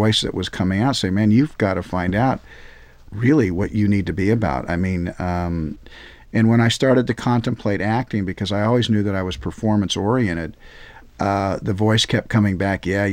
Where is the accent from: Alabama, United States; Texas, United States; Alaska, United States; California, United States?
California, United States; Compton; born there; I was born in Compton, lived for 7-8 years, and then kind of moved around a lot. Went to 4 different high schools